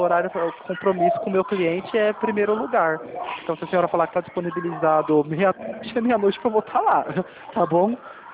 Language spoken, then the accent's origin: Portuguese; Itapevi, São Paulo, Brazil; Eu também sou de Itapevi também